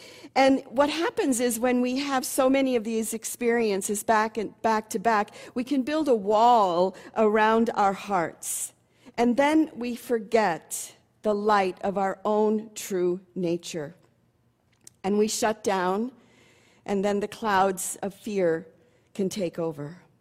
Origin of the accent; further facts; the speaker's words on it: Seattle, Washington, United States; And so growing up in Seattle, one has to be reminded of where the sun is and all of that.